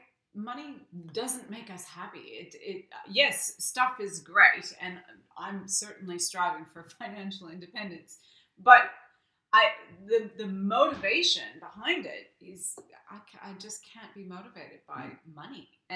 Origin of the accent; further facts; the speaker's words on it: Canada; So I'm not American, just so everyone knows that. At the very end, I am Canadian.